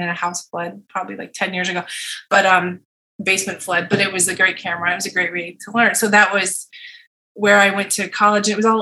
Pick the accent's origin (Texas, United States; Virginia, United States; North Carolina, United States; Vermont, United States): Vermont, United States; Barre; Well, I was born in Vermont, in Barry, Vermont, which is below the capital, Montpelier. And I lived there until I was 12.